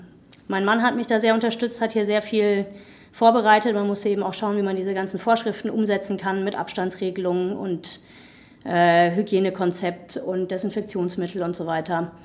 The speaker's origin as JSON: {"language": "German", "town": "Würzburg", "region": "Bavaria", "country": "Germany", "said": "Habe das damals in den USA kennengelernt, bin ursprünglich aus Würzburg und wollte wieder nach Hause und bin deswegen wieder hergekommen und habe ein Yoga-Studio eröffnet. 2015 war"}